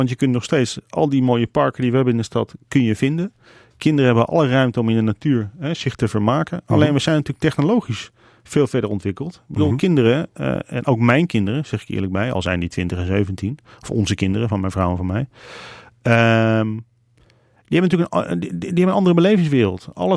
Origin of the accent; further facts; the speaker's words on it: Lelystad, Flevoland, Netherlands; ik ben geboren op het Enkhuizen Zand. En wij zijn heel snel verhuisd naar een andere plek in Lelystad, de Kempenaar.